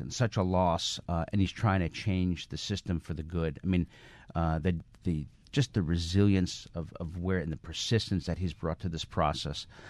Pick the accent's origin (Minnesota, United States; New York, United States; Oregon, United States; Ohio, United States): New York, United States; Brooklyn; Brooklyn, Bensonville.